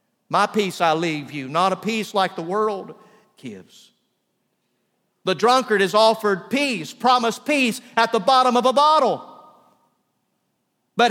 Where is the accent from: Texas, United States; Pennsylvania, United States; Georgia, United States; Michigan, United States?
Georgia, United States; Valdosta; also born or lived in Sylvester; I was raised in Valdosta, and it is alternatively known as Wintersville, USA, and the Azalea City. We live not far from the blueberry capital of the world. For a few years, I lived in Sylvester, Georgia